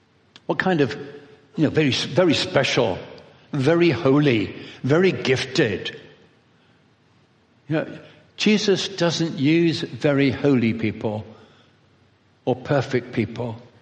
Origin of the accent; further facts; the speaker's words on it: England, United Kingdom; Most of us are shy, and I'm English, so I am shy.